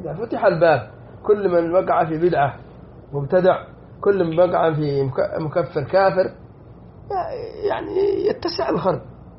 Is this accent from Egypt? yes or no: no; Yemen; كان عندنا في اليمن بعض النساء زوجت من المكارمة